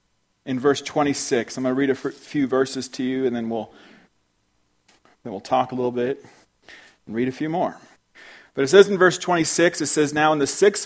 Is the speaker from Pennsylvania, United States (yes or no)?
no; Mammoth Lakes, California, United States; growing up in Mammoth, and used to play them in Mammoth High School